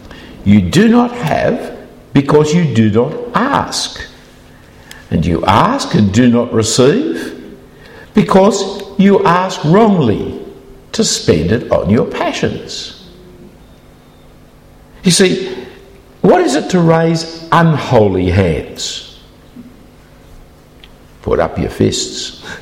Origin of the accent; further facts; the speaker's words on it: New South Wales, Australia; In New South Wales, my home state, we did away with teaching grammar for 20 years